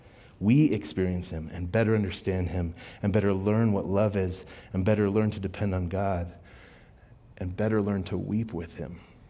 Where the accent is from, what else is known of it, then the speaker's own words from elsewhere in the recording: Broomfield, Colorado, United States; I grew up in Broomfield. This is home. I grew up okay financially.